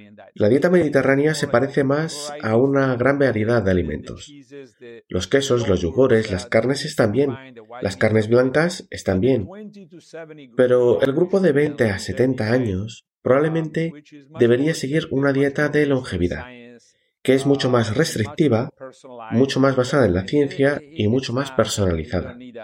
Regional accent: Italy; Soy alguien de Italia y no quiero decir algo que me haga perder mi ciudadanía.

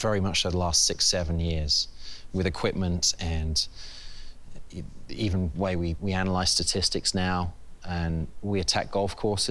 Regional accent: England, United Kingdom; As an Englishman, as a Brit

